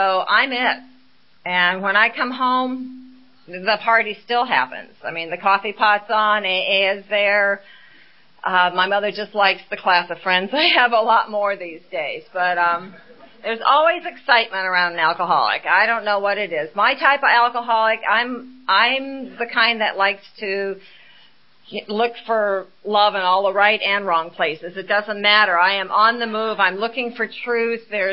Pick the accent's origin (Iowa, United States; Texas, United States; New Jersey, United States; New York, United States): Iowa, United States; growing up in Iowa, which was my first resentment, I knew that they had left me here by mistake. And I would sit in those soybean fields in the middle of the summer as a little girl looking for the mothership.